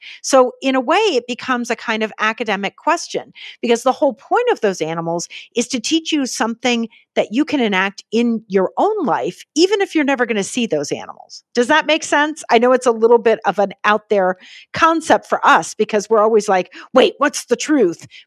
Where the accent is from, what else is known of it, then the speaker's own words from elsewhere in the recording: United States; at least I was brought up in the United States where the separation of church and state is such a important part of our culture.